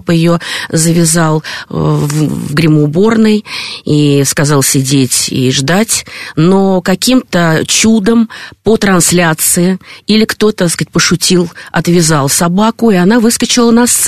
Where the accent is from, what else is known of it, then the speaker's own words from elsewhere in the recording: Riga, Latvia; потому что я из Прибалтики, и, значит, я там родилась в Риге.